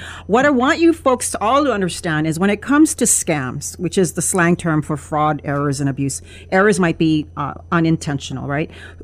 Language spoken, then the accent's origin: English; Wailua, Hawaii, United States; and I'm from Wailua, North Shore, I can attest to this.